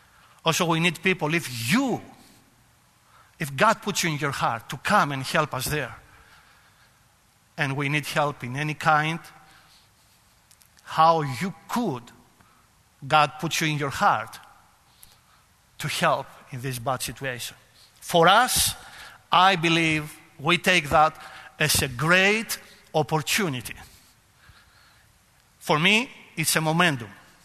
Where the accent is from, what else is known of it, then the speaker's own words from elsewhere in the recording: Albania; now in Greece; because we are from Albania, they could be Greeks.